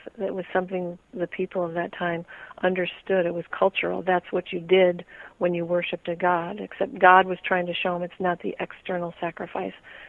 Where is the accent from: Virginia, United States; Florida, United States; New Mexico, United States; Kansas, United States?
Florida, United States; also born or lived in Texas; I'm from Florida and then Texas.